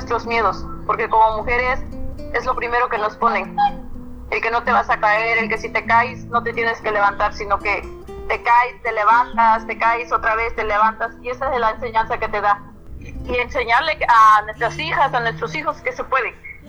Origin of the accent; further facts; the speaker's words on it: Santa Cruz del Rincón, Guerrero, Mexico; soy de Santa Cruz del Rincón, municipio de María del Tepe Guerrero.